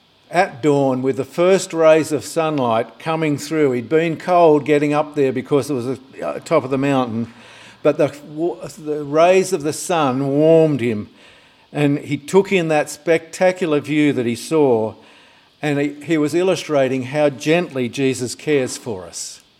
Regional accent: New South Wales, Australia; Now, I grew up in the Sutherland Shire, and then I lived here.

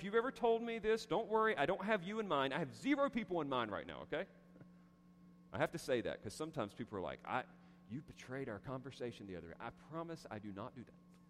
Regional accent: the South, United States; And I'm not making that up just because I'm from the South.

